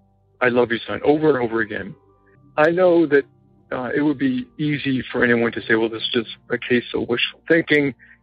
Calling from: New Jersey, United States; I'm calling from New Jersey.

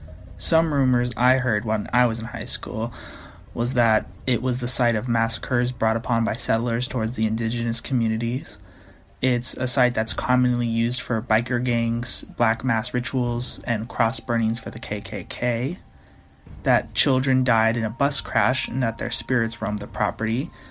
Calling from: California, United States; Hey Derek … calling from Orange County, California, and I want to share with you one of my hometown legends

